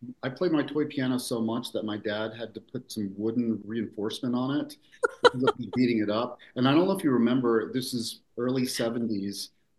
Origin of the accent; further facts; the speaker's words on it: Oklahoma, United States; moved away as an adult; now in Rochester, United States; I could still be in Oklahoma, in my hometown, playing music, and that would have been enough for me.